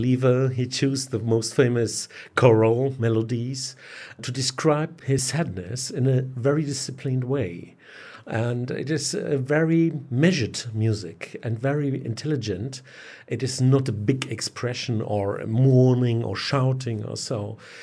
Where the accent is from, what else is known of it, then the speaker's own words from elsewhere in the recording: Hamburg, Germany; Even when I'm from Hamburg, I discovered him very late in his music.